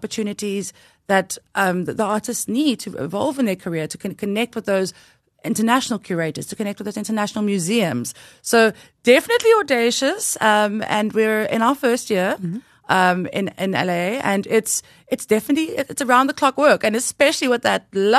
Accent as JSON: {"language": "English", "country": "Namibia", "tie": "born or raised there", "lives_now": "United States", "said": "when I was the little girl growing up in Namibia, that I'll be going to Los Angeles next week"}